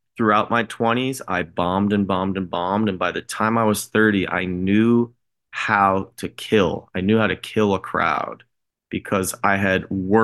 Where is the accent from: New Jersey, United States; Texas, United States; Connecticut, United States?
New Jersey, United States; Born and raised in South Jersey, New Jersey.